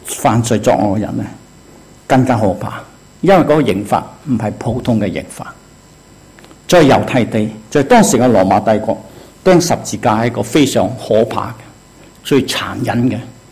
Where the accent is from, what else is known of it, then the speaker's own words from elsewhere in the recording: China; 我们中国人祝愿一个人离开世界之后，祝愿他就一路走好